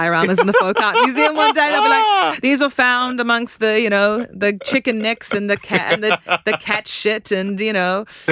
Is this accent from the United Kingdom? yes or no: no; Auckland, New Zealand; I grew up in Auckland.